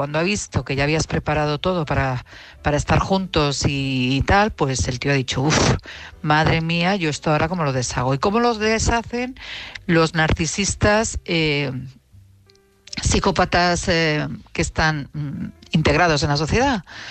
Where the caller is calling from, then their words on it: Madrid, Community of Madrid, Spain; de Madrid, esta vez no se me olvida.